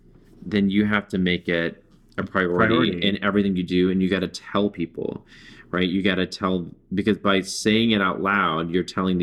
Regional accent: Orange, Texas, United States; growing up in Orange, Texas, a conservative town, there's so many closeted people.

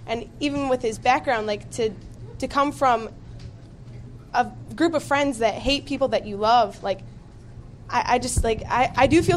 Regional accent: Evanston, Illinois, United States; Oh, I'm from Evanston, Illinois.

